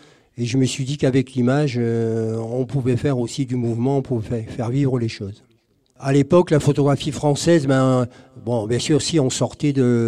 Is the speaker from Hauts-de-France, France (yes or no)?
yes; Hauts-de-France, France; moved away; Plage du Nord, je suis parti du Nord sans forcément retourner très très longtemps. Je ne suis pas retourné souvent, je veux dire. Et 20 ans, 25 ans après, j'ai retrouvé mon pays